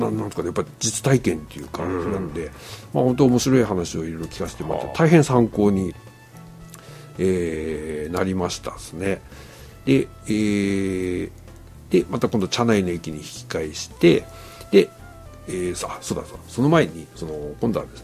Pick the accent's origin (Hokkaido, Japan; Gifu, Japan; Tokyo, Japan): Hokkaido, Japan; Kushiro; born there; 私も釧路の生まれですから